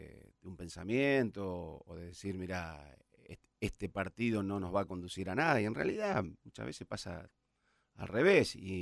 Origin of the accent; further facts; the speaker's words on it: Sunchales, Santa Fe, Argentina; now in Santa Fe, Argentina; Yo soy de Sunchales, soy un inmigrante a Santa Fe, así que.